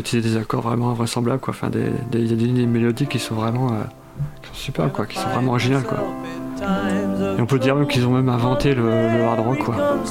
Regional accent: Lille, Hauts-de-France, France; now in La Rochelle, France; Moi, je suis originaire de Lille, en fait, dans le Nord.

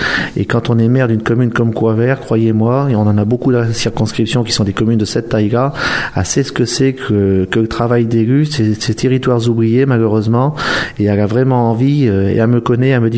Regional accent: Saint-Jean-d'Angély, Nouvelle-Aquitaine, France; born there; Donc je suis né à Saint-Jean-d'Angély il y a 44 ans. Je suis exploitant agricole à Aunay-de-Saintonge.

